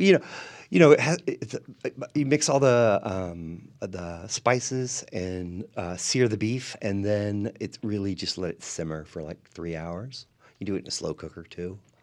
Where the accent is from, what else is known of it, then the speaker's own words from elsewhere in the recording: San Diego, California, United States; Sort of a little nod to Mexico, because I grew up in San Diego.